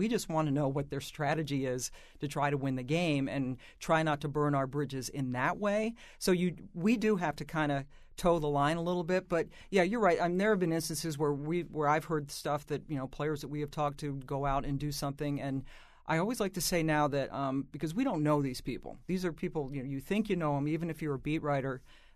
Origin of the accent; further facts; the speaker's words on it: Washington, District of Columbia, United States; Because in Washington, I grew up in Washington, and I think everybody, not everybody, but it was not a big secret that Jerry Smith was gay